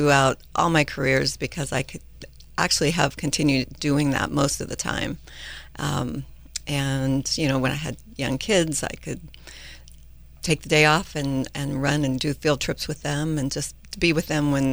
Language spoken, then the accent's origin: English; Santa Rosa, California, United States; also born or lived in Orange, California; I grew up in Santa Rosa, out in the Oakmont area, out in the country. So that, you know, that background was just amazing. My parents moved us up from Orange, California